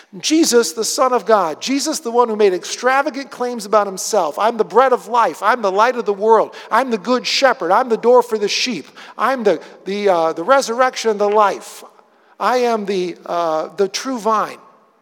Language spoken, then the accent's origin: English; Rochester, New York, United States; If you've ever remember hearing about Love Canal over in Buffalo, I'm from the Rochester area.